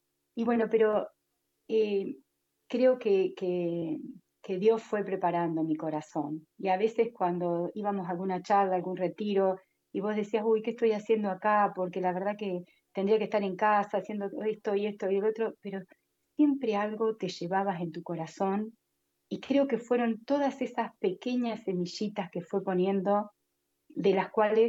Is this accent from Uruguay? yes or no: no; Argentina; el mensaje está caminando en diferentes países, en mi país, cuando yo no soy una persona que he viajado, que he salido, ¿me entendés?